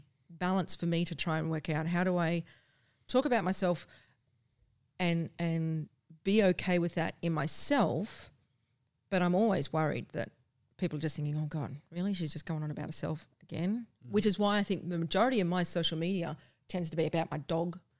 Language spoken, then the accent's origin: English; Australia; But because I'm an Australian from a certain generation, that was raised not to boast, not to show off, you know, not to brag.